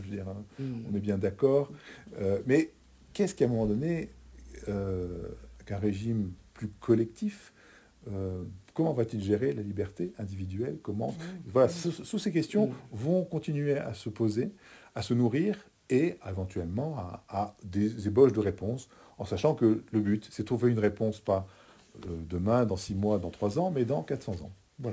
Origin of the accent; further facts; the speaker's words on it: France; now in Belgium; j'ai vécu beaucoup plus longtemps en Belgique qu'en France. Et on me dit, est-ce que je suis français? Moi, j'aime pas dire que je suis français. Pourtant, je le suis.